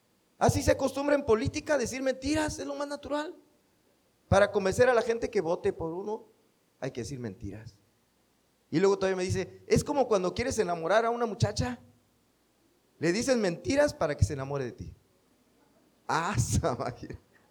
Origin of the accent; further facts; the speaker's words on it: Mexico; Lo digo porque nuestro país, nuestra cultura como mexicanos es muy dada a decir mentiras.